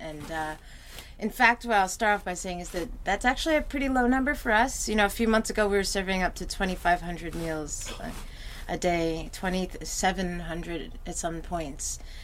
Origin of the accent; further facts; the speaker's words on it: New York, United States; accent: American; American. I'm from New York.